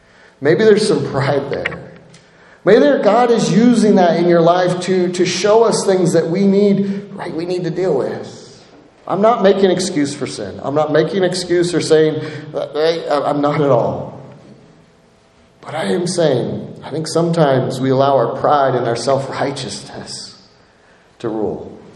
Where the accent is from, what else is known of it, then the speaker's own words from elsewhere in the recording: United States; As a patriot, as an American, I care.